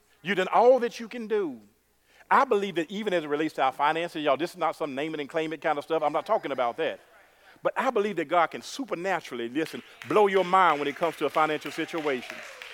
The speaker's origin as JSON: {"language": "English", "region": "the South", "country": "United States", "said": "I'm country. I'm from the South. I love it all."}